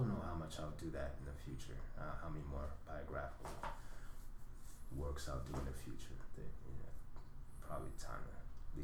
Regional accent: Detroit, Michigan, United States; I'm interested a little bit in Detroit right now, my hometown.

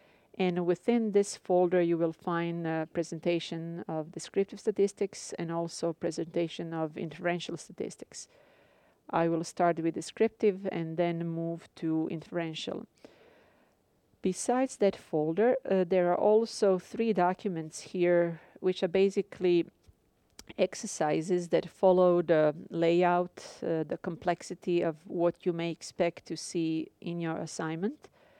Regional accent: Croatia; accent: Slavic; If you wonder where my accent comes from, I'm originally from Croatia, so it's Slavic accent

